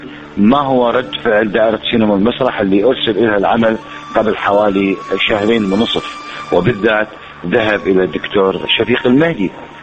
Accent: Iraq; احنا شعب عراقي

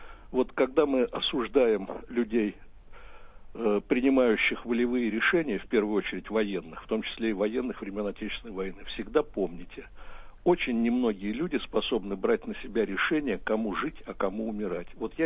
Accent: Saint Petersburg, Russia; Вот я рос в Питере

